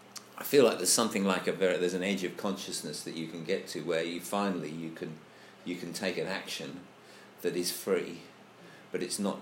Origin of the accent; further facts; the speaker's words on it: England, United Kingdom; I think it does matter that I'm English. You know, I'm sort of plugged into a certain sort of cultural stream from being English